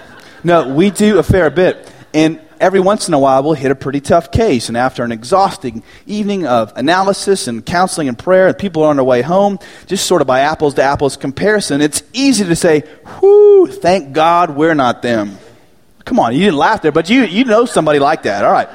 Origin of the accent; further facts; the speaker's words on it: United States; born there; I was born here in the United States in 21st century Western culture